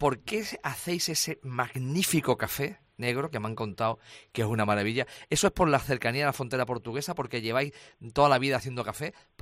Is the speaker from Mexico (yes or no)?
no; Extremadura, Spain; Josemi, paisano, que eres de la Campiña Sur, yo soy de Marcocino y tú eres de Llerena, ¿no?